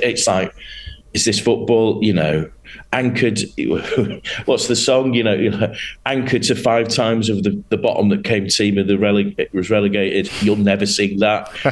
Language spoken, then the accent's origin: English; England, United Kingdom; And also, the other thing is that as Englishmen, and Irishmen as well, actually, we're obsessed with the weather.